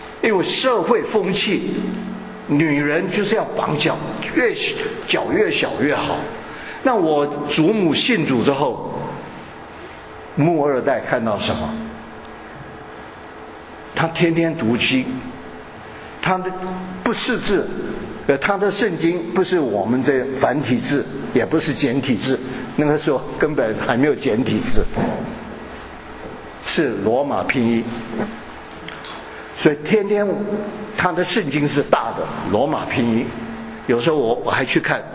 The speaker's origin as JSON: {"language": "Chinese", "region": "Shanghai", "country": "China", "said": "我老上海比较值钱的话，就我是老上海，这些都是新上海的"}